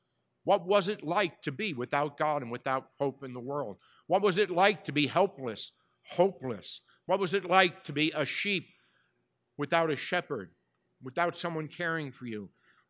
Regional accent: Bronx, New York, United States; When I was growing up in the Bronx, I knew everybody in my building

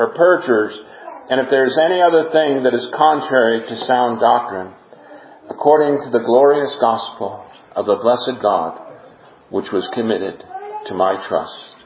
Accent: California, United States; where are you from? And people say, California. And I'm like, oh, me too.

